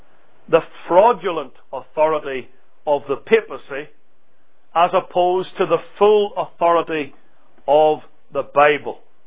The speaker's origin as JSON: {"language": "English", "country": "United Kingdom", "said": "And I say that as a Brit."}